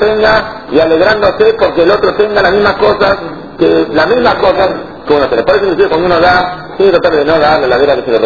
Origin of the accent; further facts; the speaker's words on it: Morocco; porque yo vengo de Marruecos, y mi padre me enseñó que hay una acción que tiene un poder muy grande